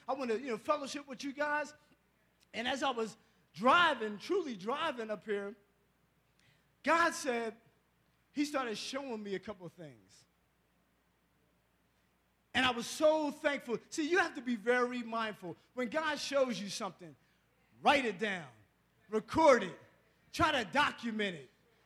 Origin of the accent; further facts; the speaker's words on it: Philadelphia, Pennsylvania, United States; I told you I'm from Philly, so it's how we do.